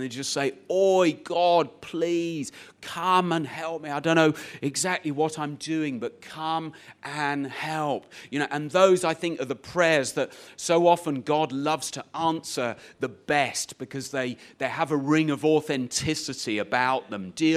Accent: East of England, United Kingdom; where I grew up in Cambridgeshire, we used to live at the top of a hill.

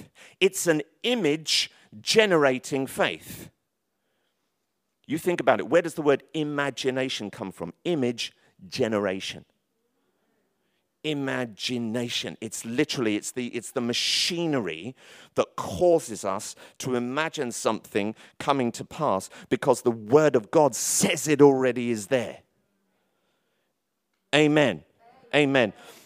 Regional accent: Tottenham, London, United Kingdom; as you do, growing up in Tottenham.

